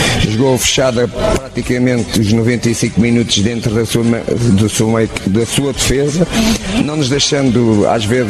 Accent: Portugal; eu sou português, sei muito, muito bem o que é que está a passar em Portugal.

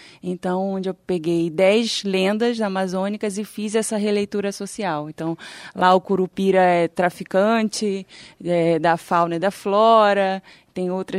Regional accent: Belém, Pará, Brazil; born there; na região, né, onde eu nasci, na cidade onde eu nasci, em Belém.

